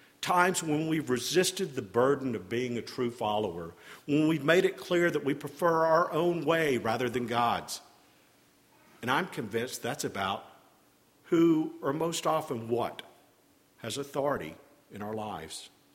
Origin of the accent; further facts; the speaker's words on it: Birmingham, Alabama, United States; I grew up in Birmingham, Alabama.